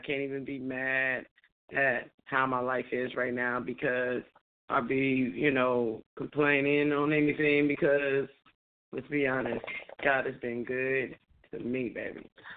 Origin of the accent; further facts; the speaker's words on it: Compton, California, United States; I was raised by wolves, my nigga. I'm from Compton.